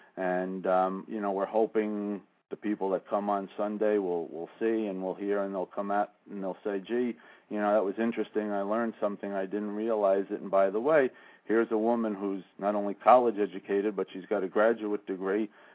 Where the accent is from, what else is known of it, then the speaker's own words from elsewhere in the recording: Westchester, New York, United States; now in Long Island, United States; You know, I grew up in Westchester. I didn't know anything about lacrosse until I moved to Long Island.